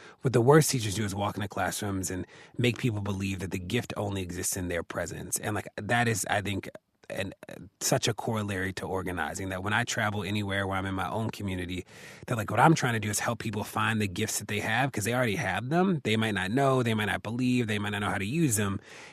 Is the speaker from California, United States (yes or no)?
no; Maryland, United States; In Maryland, my hometown, there's a law that says that you can file an anonymous complaint against an officer for everything except brutality.